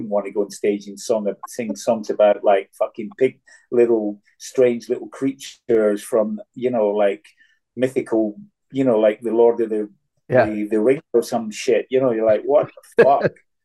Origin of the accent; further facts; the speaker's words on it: Scotland, United Kingdom; I said, yeah, I'm Scottish, man.